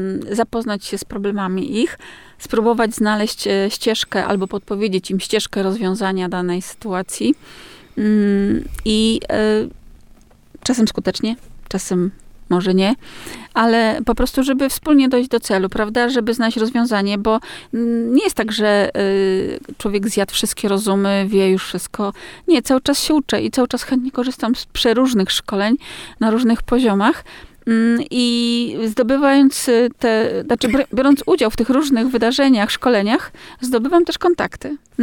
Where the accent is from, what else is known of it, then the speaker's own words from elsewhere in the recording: Olsztyn, Warmian-Masurian Voivodeship, Poland; born there; mimo, że jestem miastowa, bo się urodziłam w Olsztynie